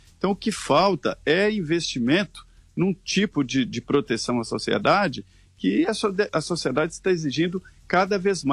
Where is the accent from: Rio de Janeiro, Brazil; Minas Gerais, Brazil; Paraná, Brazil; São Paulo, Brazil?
Minas Gerais, Brazil; eu sou mineiro